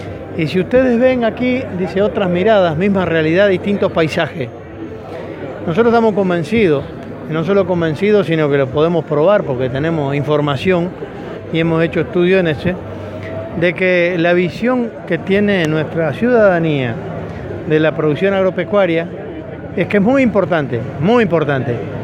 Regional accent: Uruguay; Somos pocos uruguayos.

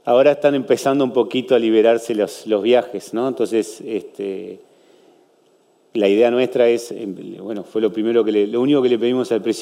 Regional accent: Maldonado, Uruguay; A mí no me gusta decir interior porque encima soy de Maldonado

